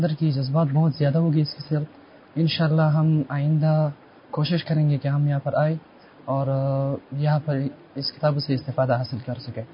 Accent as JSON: {"language": "Urdu", "town": "Peshawar", "region": "Khyber Pakhtunkhwa", "country": "Pakistan", "said": "ہم پشاور سے آئے ہیں، پشاور میں ہمارا مدرسہ ہے جامعہ خیر العلوم۔"}